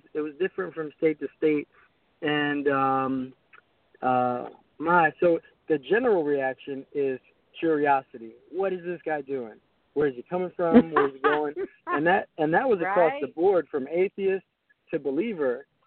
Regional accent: Pottstown, Pennsylvania, United States; Yes, I'm from Pottstown, Pennsylvania, about 45 minutes outside of Philadelphia.

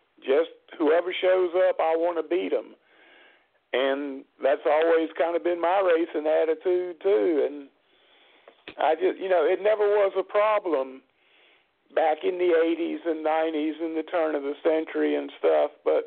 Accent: the South, United States; We're all from the South, and you know the golden rule as good as I do.

